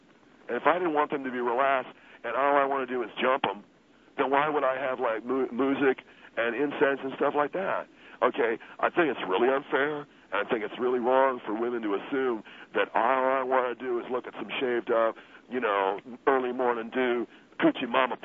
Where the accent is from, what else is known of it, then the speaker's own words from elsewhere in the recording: Hermosa Beach, California, United States; I come from Hermosa Beach.